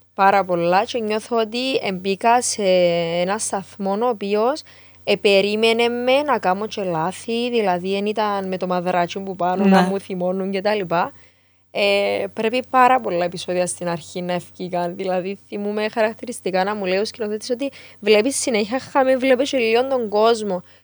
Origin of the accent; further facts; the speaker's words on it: Cyprus; accent: Cypriot; Οπότε ήμουν εαυτός μου, μίλουν και τα κυπριακά μου όπως ήθελα